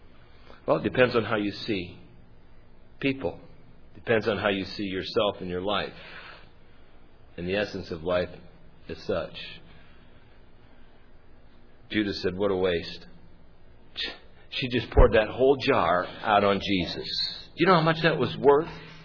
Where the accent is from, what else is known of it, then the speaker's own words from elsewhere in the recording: United States; I remember the days that I tried to hide my accent in Spanish, especially in certain circles. Leftist Marxist types, we didn't want them to necessarily fish out the fact that I was from the States.